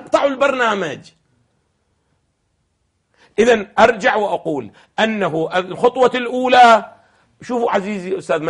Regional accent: Iraq; وين كان احنا عندنا في العراق بيني وبين الله؟

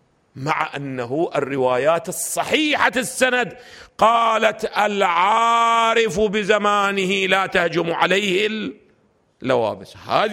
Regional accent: Iraq; لو ما صار عندنا بالعراق احنا كان عندنا نظام ديكتاتوري استبدادي جاثم على صدر العراق 40 عام

